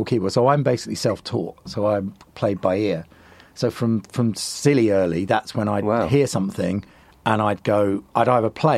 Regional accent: Southend, East of England, United Kingdom; I'm originally from Southend in Essex, so there's a couple of clubs there.

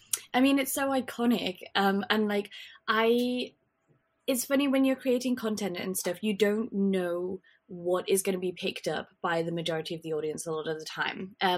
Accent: United Kingdom; now in Taiwan; I am British, living in Taiwan at the moment, doing my PhD

